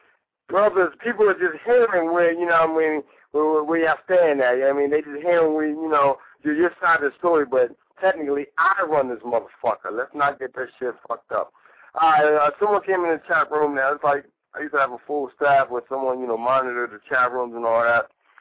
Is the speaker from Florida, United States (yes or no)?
no; New York City, New York, United States; My brother, we are from New York City. That's right, the illest city in the fucking world. New York City. New York, not Newark, not North, New York City.